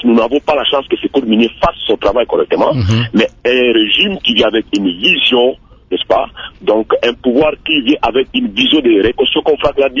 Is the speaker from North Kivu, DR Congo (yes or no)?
no; Ituri, DR Congo; Je prends les cas, par exemple, des mondes africains, ici chez nous en Ituri.